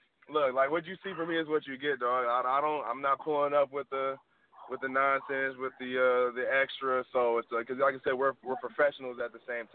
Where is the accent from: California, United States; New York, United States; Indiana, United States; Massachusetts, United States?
California, United States; So when I retired, I'm from California originally. My brother lived in Los Angeles, so it only made sense to, you know, to come out here